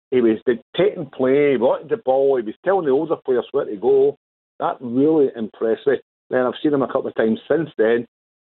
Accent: Port Glasgow, Scotland, United Kingdom; now in Gourock, United Kingdom; I mean, I'm in Gourock now, but I come from Port Glasgow

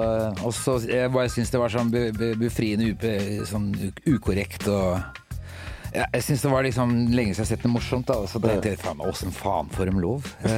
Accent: Oslo, Norway; Jeg er fra Oslo, okay. Grünerløkka.

